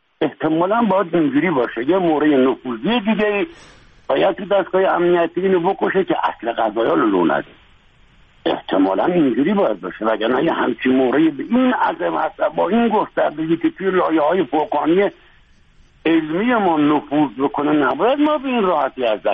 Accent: Iran; به عنوان یک ایرانی

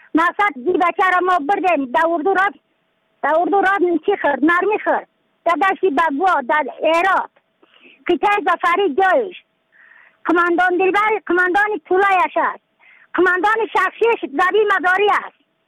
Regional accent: Badakhshan, Afghanistan

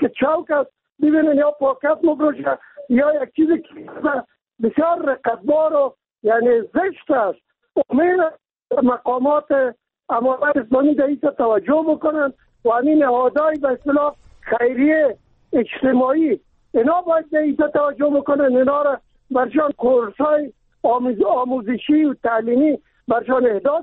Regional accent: Kabul, Afghanistan; چون من خودم از کابل هستم

